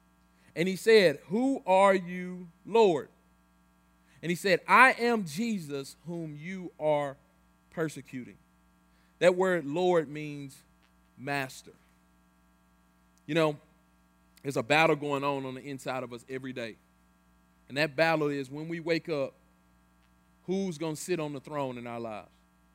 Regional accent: Memphis, Tennessee, United States; because where I'm from, I'm from Memphis. I grew up in an all-black neighborhood, all-black school, teachers black, neighborhood black, everything was black, all black.

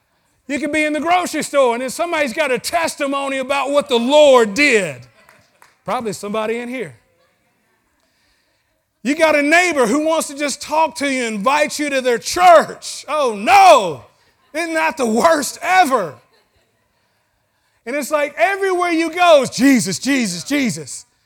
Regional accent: the South, United States; I'm from the South, and there's certain times a year you just had to go to church in the South.

